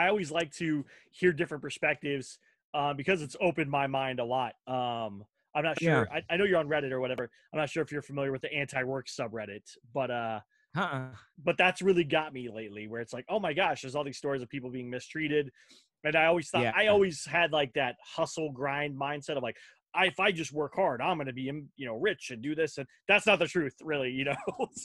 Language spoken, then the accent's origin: English; Texas, United States; because I grew up in Texas, so there's a lot of people like that too.